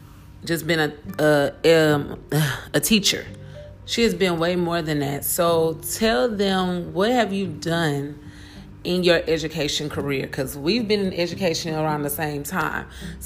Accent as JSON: {"language": "English", "region": "the South", "country": "United States", "said": "you and I know we're both from the South."}